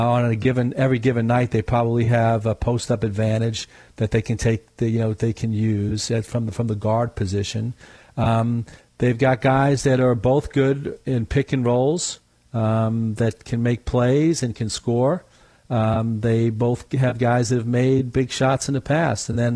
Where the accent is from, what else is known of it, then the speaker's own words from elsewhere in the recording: Brooklyn, New York, United States; First off, I'm from Brooklyn